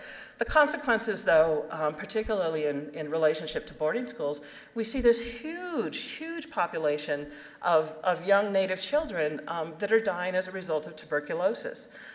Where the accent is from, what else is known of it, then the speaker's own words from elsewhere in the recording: Southwest, United States; I grew up in the Southwest, and you know, we had Mormons, we had Baptists, we had all kinds of different groups that were out there.